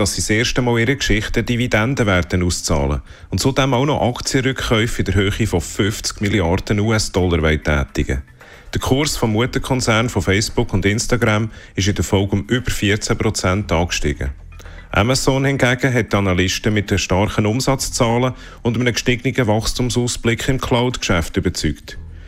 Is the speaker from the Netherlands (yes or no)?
no; Switzerland; Bei uns in der Schweiz hat es etwas schlechter ausgesehen.